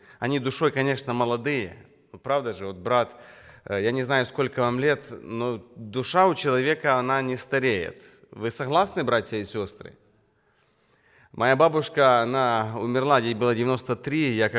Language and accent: Russian; Rivne, Rivne Oblast, Ukraine; я из Украины, город Ровно.